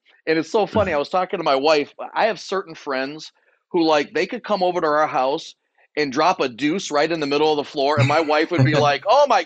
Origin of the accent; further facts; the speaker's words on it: Detroit, Michigan, United States; It's more like how I grew up in Detroit, and I love it.